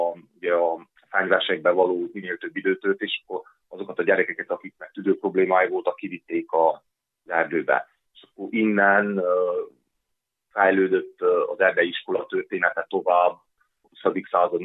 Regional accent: Covasna, Romania; és ugye erdővidékről származok, amivel eleve benne van az erdőnév, tehát egy eléggé zárt vidék, amit mindenütt erdők vesznek körül

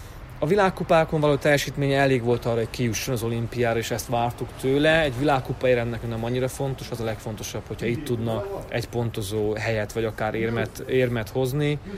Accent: Miercurea Ciuc, Harghita, Romania; havonta 3 hetet voltam Kazasztánban, 1 hetet otthon Romániában, Csíkszeredában.

